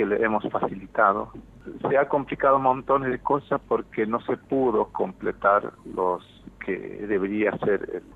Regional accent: Argentina; como ciudadanos argentinos, y que yo, siendo descendiente de un pueblo indígena de la zona norte

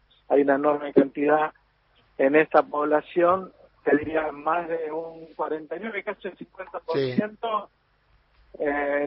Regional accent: Argentina; gran parte de la mirada eurocentrista que tenemos los argentinos viene

